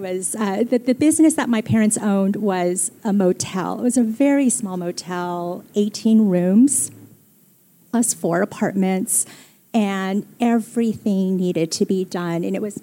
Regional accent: California, United States; I usually say Southern California. Sometimes I say rural Southern California.

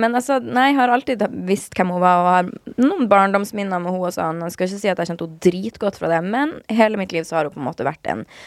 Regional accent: Harstad, Troms, Norway; Jeg er oppvokst litt utenfor Harstad, i en bygd, sånn bygd på den nivåen at man basically ikke har en nabo, og at du har ingen du bare kan gå og leke til

